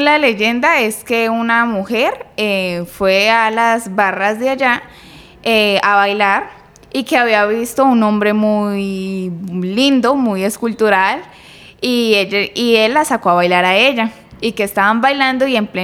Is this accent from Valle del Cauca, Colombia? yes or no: yes; Cali, Valle del Cauca, Colombia; also born or lived in Pereira; Nací en Pereira, en Risaralda básicamente, y vine a vivir desde muy pequeña a Cali.